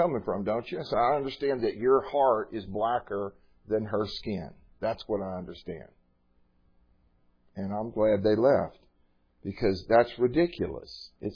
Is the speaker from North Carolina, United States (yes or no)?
no; Texas, United States; I came from Texas, so horse thieves in Texas, which is a big deal over there.